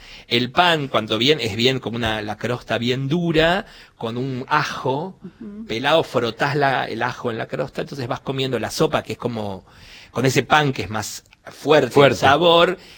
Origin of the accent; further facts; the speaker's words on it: Buenos Aires, Argentina; yo nací en el Alemán, pero después vivimos mucho tiempo en Villaluro, en Lope de Vega y San Blas, cerca de Jonte y Lope de Vega, y de ahí nos mudamos a lo que es hoy Las Cañitas, a Ollero Luis María Campos.